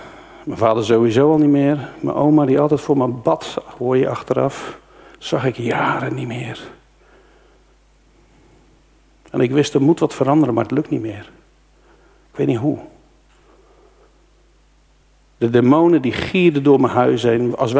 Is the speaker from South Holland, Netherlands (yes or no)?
yes; Dordrecht, South Holland, Netherlands; Ik kom echt uit de Randstad. Vlakbij Rotterdam, Dordrecht. In Dordrecht, daar kom ik vandaan.